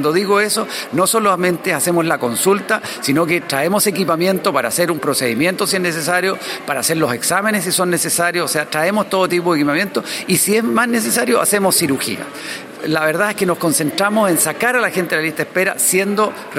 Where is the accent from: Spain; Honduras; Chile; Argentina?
Chile; que estamos cumpliendo un deber que sentimos como chilenos